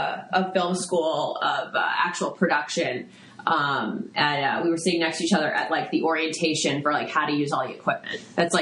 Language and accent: English; Texas, United States; You know, I grew up in South Texas, and I just didn't think that was an option for me.